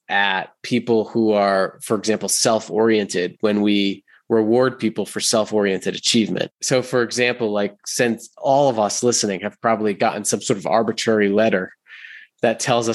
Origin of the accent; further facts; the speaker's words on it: Rhode Island, United States; One, I was the youngest of three brothers. I grew up in Rhode Island, Italian family.